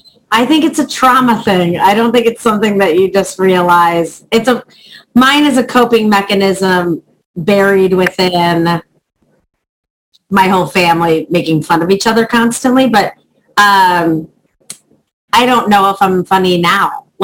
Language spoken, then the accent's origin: English; Chicago, Illinois, United States; However, I started in Chicago. I'm from Chicago. I started in Chicago doing Second City, which is like the SNL of Chicago.